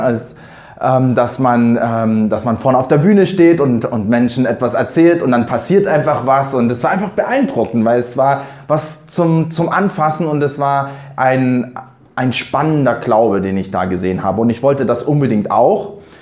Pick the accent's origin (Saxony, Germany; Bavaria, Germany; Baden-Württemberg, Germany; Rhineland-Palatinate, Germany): Saxony, Germany; now in Berlin, Germany; Ich komme mittlerweile aus Berlin. Allerdings bin ich aufgewachsen im schönen Sachsen in einer missionarischen Familie.